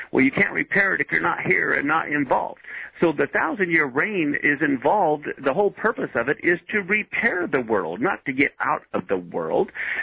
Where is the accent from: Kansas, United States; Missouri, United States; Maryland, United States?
Kansas, United States; Wichita; I'm from Wichita, Kansas, as a matter of fact, and that's where it'll be, about 2 in the morning.